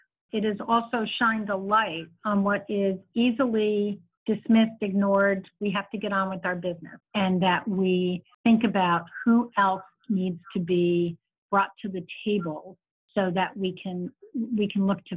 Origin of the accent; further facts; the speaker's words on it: New Jersey, United States; moved away; I came up here from Northern Jersey a long time ago, had different opportunities to leave, chose not